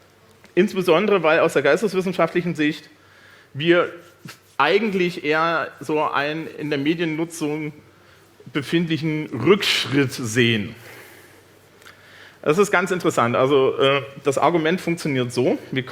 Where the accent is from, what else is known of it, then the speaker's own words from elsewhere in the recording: Germany; born there; Also ich bin 81 in der DDR geboren